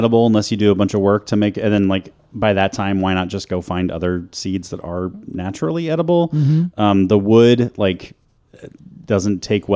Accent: Oregon, United States; but I grew up in Oregon and I don't give two shits for how you feel about this tree.

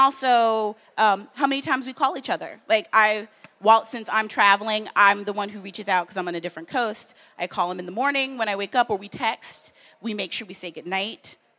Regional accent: the South, United States; I grew up in the South, I feel you.

